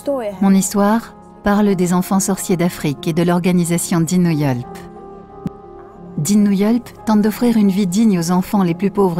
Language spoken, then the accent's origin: French; Ethiopia; En grandissant en Éthiopie, j'étais familière à la magie noire et la superstition.